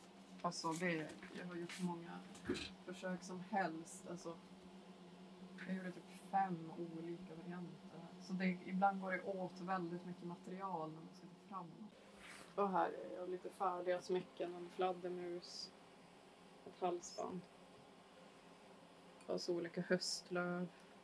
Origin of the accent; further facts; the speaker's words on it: Boden, Norrbotten County, Sweden; Boden har typ förändrats väldigt mycket nu med den här gröna omställningen. Alltså just där huset där jag växte upp, där drar de nu järnvägen och motorvägen till stålverket.